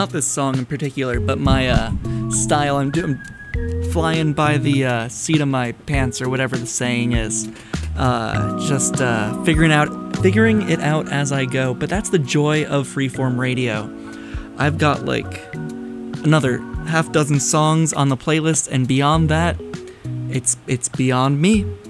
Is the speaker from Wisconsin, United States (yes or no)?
no; New York, United States; Growing up in New York, I know all about sitting in the traffic on the Tappan Zee.